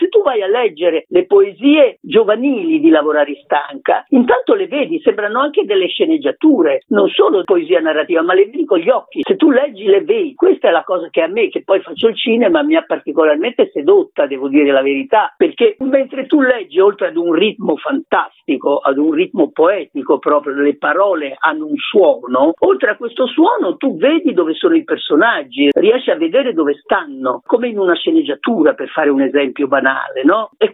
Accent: Piedmont, Italy; also born or lived in Turin; essendo io piemontese di origine e anche da studente fino all'età di 20 anni ho vissuto a Torino

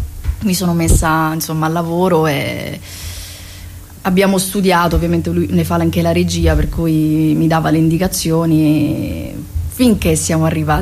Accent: Augusta, Sicily, Italy; Sono di Augusta, provincia Siracusa.

